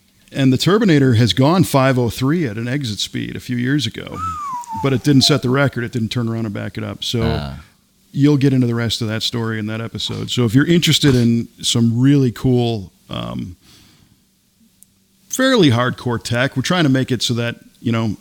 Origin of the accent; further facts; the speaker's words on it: Waterloo, Illinois, United States; they're coming to my hometown on the 21st for an afternoon show in Waterloo, Illinois.